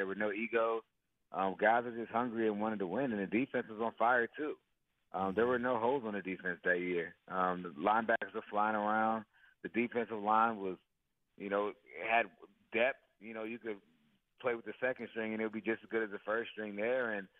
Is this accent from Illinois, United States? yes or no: no; Maryland, United States; Maryland is kind of always been home for me.